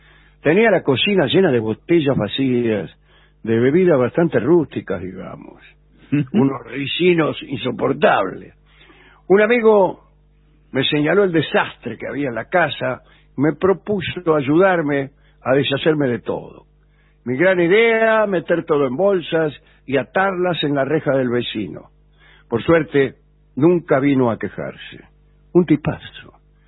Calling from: Neuquén, Argentina; de Neuquén.

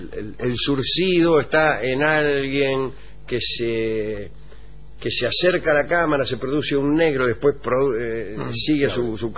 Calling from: Santiago, Santiago Metropolitan Region, Chile; de Santiago de Chile.

